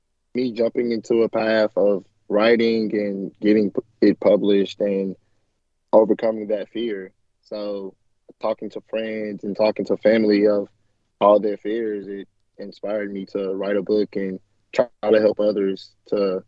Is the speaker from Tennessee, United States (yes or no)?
yes; Nashville, Tennessee, United States; So I am 25. I'm from Tennessee, Nashville, Tennessee